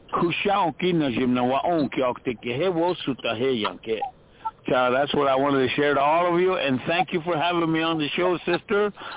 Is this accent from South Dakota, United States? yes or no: yes; South Dakota, United States; I'm a Lakota from the Pine Ridge Indian Reservation here.